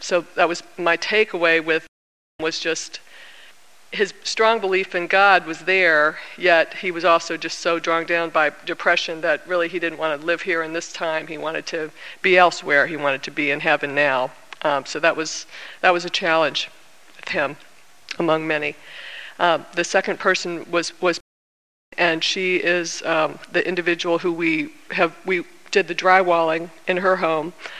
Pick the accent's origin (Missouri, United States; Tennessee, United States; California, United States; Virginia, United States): Virginia, United States; moved away; I'm a member at Epworth here. A lot of you may not know that I'm actually from Virginia, so I'm a native Southerner, sort of, but I've been out here for longer than I lived there.